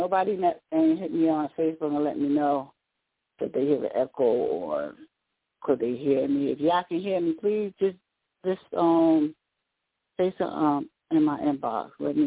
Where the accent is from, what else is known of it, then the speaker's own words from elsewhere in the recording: Newark, New Jersey, United States; born and raised in Newark, New Jersey.